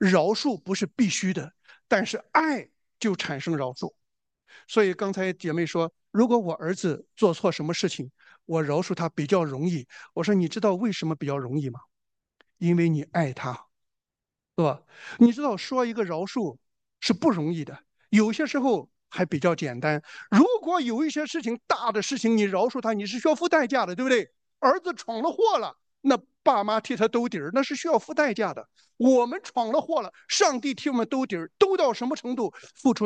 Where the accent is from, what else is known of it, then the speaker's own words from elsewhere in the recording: China; 所以我们中国人活得苦死了，是吧？